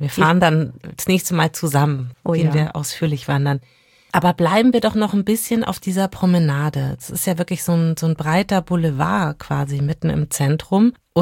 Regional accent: Munich, Bavaria, Germany; an die Isar in meiner Heimatstadt München

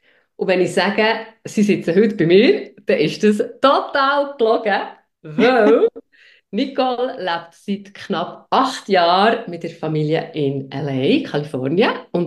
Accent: Bern, Switzerland; Bis vor 10 Jahren, also bis ich Mutter geworden, habe ich eigentlich immer mal wieder ein bisschen im Ausland gelebt. Und jetzt bin ich mit den Kindern sesshaft geworden in meiner Heimatstadt Bern.

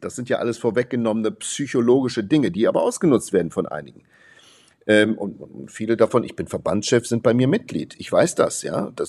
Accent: Perl, Saarland, Germany; übrigens meine alte Heimat, habe ja in Perl lange Zeit gelebt und da kennt man sich aus.

